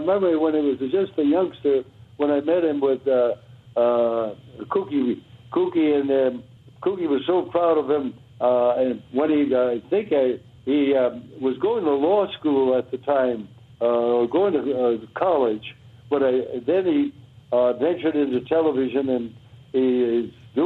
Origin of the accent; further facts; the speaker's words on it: Stamford, Connecticut, United States; The street was named after me in my hometown in Stamford, Connecticut, and it's called